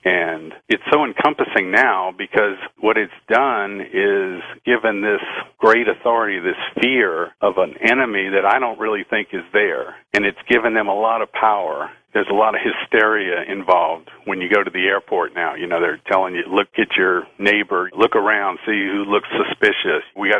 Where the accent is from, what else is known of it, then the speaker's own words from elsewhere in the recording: New Orleans, Louisiana, United States; I'm from New Orleans originally, and it was really frightening to hear about the Blackwater guys that were on the ground in New Orleans, you know, after Katrina.